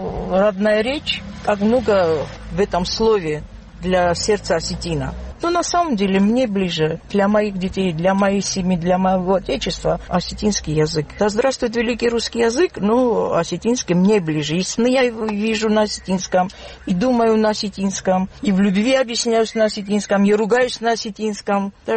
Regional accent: Russia; first language Ossetian; Ну, конечно, роднее мне мой родной язык. Я и думаю на осетинском языке, и больше общаюсь на осетинском языке.

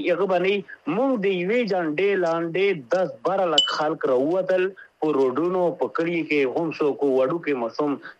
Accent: Pakistan; مونږ د پاکستان یو، پاکستان د زمونږ دی

